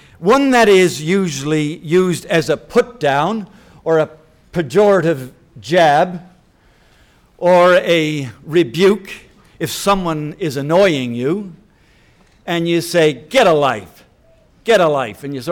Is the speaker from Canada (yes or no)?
yes; Canada; I'm from Canada.